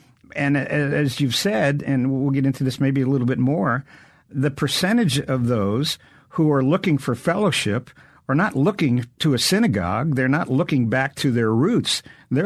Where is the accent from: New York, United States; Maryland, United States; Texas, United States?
New York, United States; Brooklyn; born there; I'm Irish. But I was born in Brooklyn, grew up around many, many Jews, loved the Jewish people